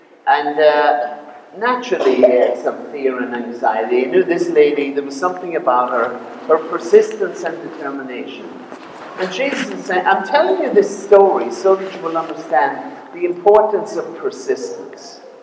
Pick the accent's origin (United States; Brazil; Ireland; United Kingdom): Ireland; When I was growing up in Ireland